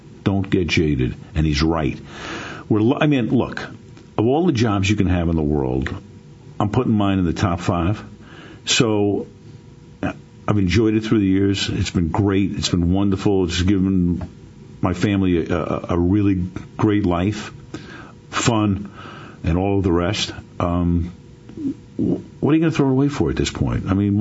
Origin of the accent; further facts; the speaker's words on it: New York, United States; But, I had growing up in New York, loving sports, listening to all these guys.